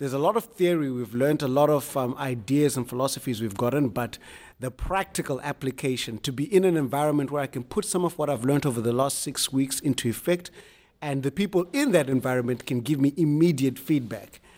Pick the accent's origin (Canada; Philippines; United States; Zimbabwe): Zimbabwe; I'm from Zimbabwe.